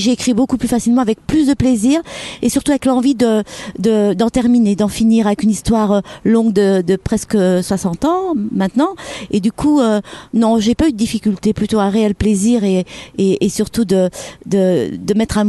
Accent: Arnay-le-Duc, Bourgogne-Franche-Comté, France; J'ai été élevée à Arnel-Duc, pas loin des portes du Morvan. J'ai été abandonnée petite à 24 mois. J'ai eu la chance de tomber dans une famille d'accueil formidable.

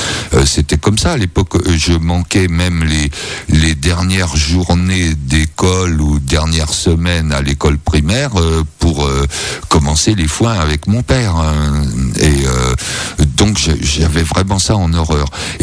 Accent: Trinquelin, France; je suis né en 1951 à Trinquelin, mon village. J'avais des parents qui étaient agriculteurs

